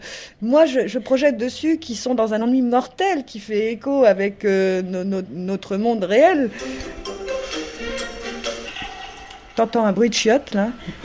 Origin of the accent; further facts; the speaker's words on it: Cannes, Provence-Alpes-Côte d'Azur, France; c'est peut-être parce que je suis de Cannes